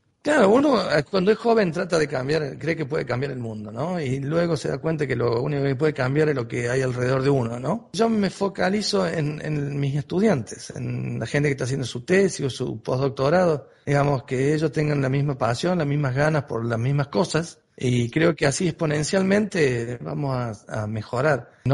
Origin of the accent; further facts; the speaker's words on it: Argentina; como nosotros, como Argentina, lo podríamos usar, aunque sea para nosotros